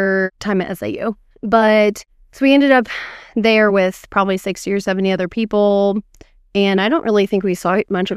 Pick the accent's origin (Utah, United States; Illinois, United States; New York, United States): Illinois, United States; Springfield; So I'm originally from Springfield area in Illinois, and I came to Southern Illinois University for my bachelor's degree in dental hygiene.